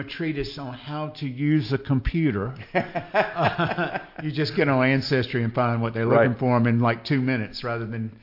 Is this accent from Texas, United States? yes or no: no; Henderson, North Carolina, United States; growing up in Henderson was a mill town, a cotton mill town.